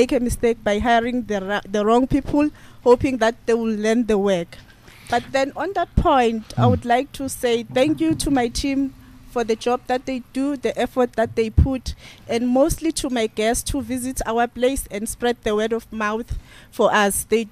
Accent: Witbank, Mpumalanga, South Africa; I'm from Witbank

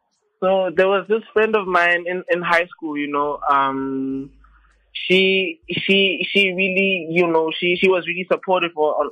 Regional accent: Mahikeng, North West, South Africa; also born or lived in Pretoria; And then as soon as I touched like 10 years old, 11 years old, we moved to Mafikeng due to family reasons. I have family in Mafikeng.

